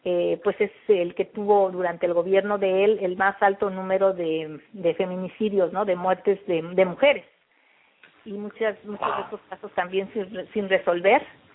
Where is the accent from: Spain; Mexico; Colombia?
Mexico; como mexicana obviamente quisiera pensar que sí.